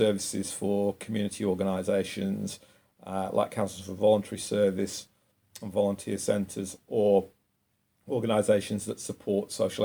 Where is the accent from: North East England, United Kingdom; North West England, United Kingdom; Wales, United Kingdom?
North West England, United Kingdom; moved away as an adult; now in London, United Kingdom; Well, I came from the Northwest. I've only lived here for 20 years.